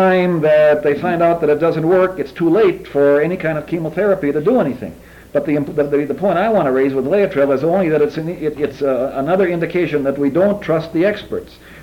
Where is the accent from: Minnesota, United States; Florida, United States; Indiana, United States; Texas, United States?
Minnesota, United States; I'm from Minnesota, but we see this in many other states.